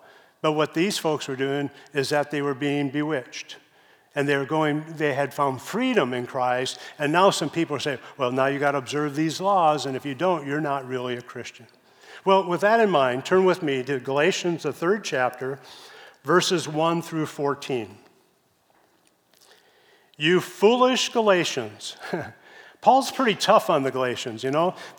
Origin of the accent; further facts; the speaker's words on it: Chicago, Illinois, United States; moved away; I grew up in Chicago. When I went to church, I went to a very conservative church.